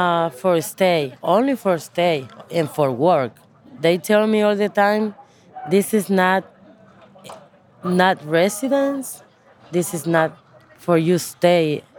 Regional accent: Honduras; I am 38 years old. I'm from Honduras.

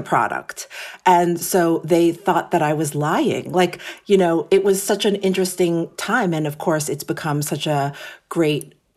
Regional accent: New York City, New York, United States; Yes. So I am born and raised in New York City. My parents came to America from Japan in the late 60s. And interestingly, they actually met in New York.

